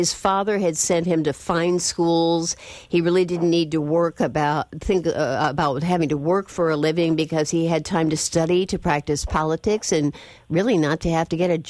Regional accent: Illinois, United States; Yeah, I grew up in Illinois, and he is.

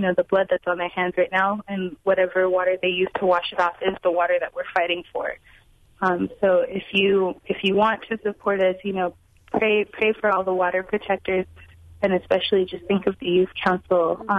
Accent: Minneapolis, Minnesota, United States; I grew up in Minneapolis, but I think I'm still ill-prepared for the weather here.

